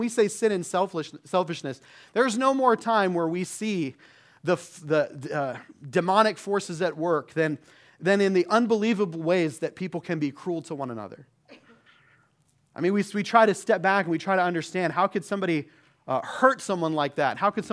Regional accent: Michigan, United States; born there; I could tell all of you that I was born in Michigan and that I root for the Michigan Wolverines.

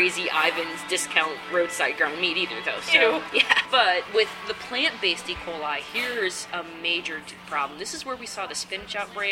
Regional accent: United States; as a country, as an American, I can say my country has a problem with our weight.

